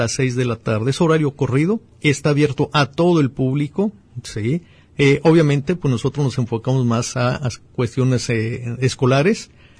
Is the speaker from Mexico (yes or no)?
yes; Mexico; como mexicanos no apreciamos la dicha de haber nacido en un país tan rico y diverso como es México